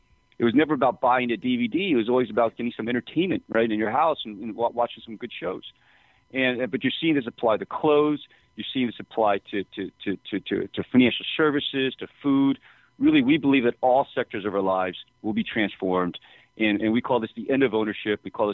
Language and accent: English; New York, United States; When I used to be growing up in New York, people didn't really understand the technology industry.